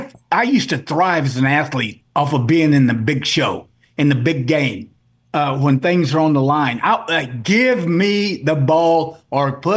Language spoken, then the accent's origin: English; Houston, Texas, United States; Well, you know, Houston is my hometown team, so I just got to say this.